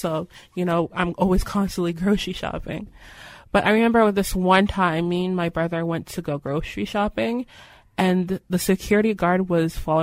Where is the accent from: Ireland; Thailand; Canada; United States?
Canada; Toronto, Ontario; even though I was born in Regent Park and I've lived here for most of my life